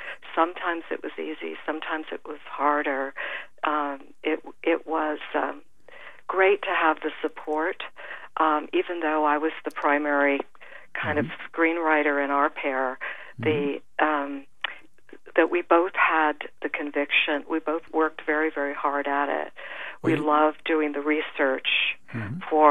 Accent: California, United States; I had grown up in California. I'm a Californian

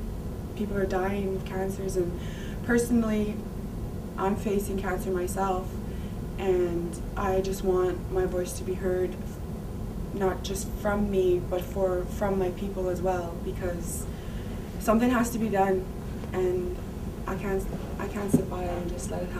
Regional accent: Fort Chipewyan, Alberta, Canada; I was raised in Fort Chip from the time I was small until I was about 11.

